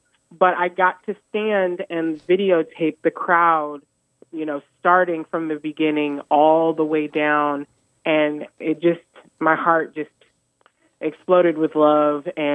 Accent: Seattle, Washington, United States; also born or lived in Tacoma / Italy; now in Port Townsend, United States; But I'm a Seattle Tacoma girl, like Tacoma born or raised, not born, and then Seattle, of course, but I've lived a lot of places.

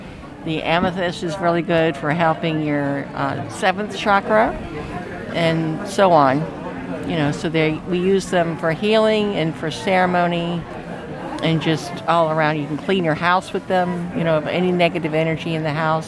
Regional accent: Virginia, United States; I'm Monacan Indian from Virginia, the Blue Ridge Mountains.

